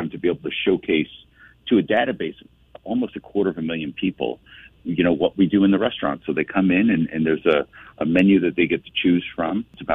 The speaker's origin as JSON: {"language": "English", "town": "Waterbury", "region": "Connecticut", "country": "United States", "said": "I started cooking when I was 15. I'm from Waterbury, Connecticut."}